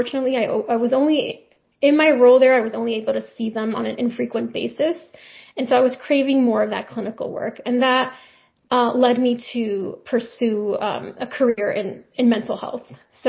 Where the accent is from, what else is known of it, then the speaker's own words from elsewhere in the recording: New York City, New York, United States; I'm originally from New York, from New York City